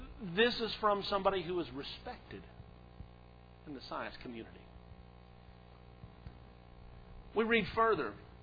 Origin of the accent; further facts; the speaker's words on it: Arkansas, United States; I'm from Arkansas.